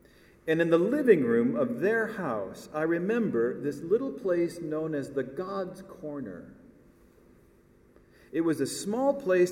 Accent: Midwest, United States; I grew up in the Midwest. That was a standard practice for the churches in my neighborhood, not at the cathedral.

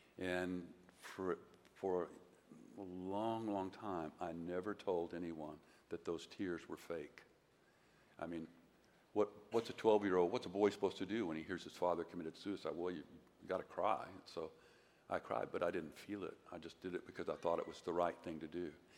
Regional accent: Texas, United States; which are valuable skills if you're growing up in Texas in the 1950s when your chief enjoyment as a boy is fighting.

